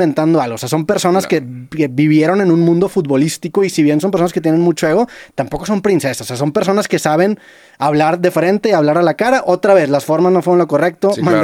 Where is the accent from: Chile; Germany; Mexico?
Mexico; Monterrey, Nuevo León; now in Mexico City, Mexico; Venimos de Monterrey.